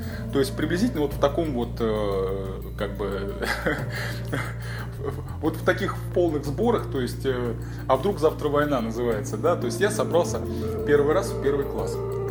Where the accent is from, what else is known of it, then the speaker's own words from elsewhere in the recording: Moscow, Russia; я родился и вырос в Москве. Я коренной москвич. Мои прабабушки, прадедушки все жили в Москве. Соответственно, и пошел в школу я тоже в Москве.